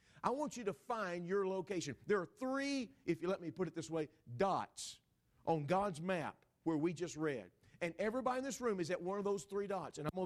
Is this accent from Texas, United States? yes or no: yes; Texas, United States; born there; And I'm a Texan by birth